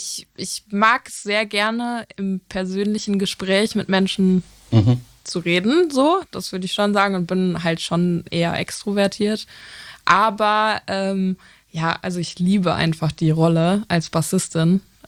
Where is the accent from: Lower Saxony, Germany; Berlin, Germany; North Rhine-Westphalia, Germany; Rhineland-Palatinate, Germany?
North Rhine-Westphalia, Germany; Lippstadt; Ich komme aus Lippstadt. Das ist zwischen Soest und Paderborn.